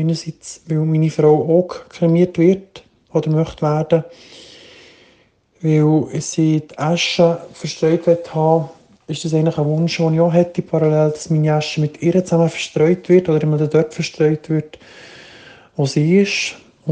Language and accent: German; Bern, Switzerland; Ich bin in Kürze 33, verlobt, ein gebürtiger Berner Oberländer.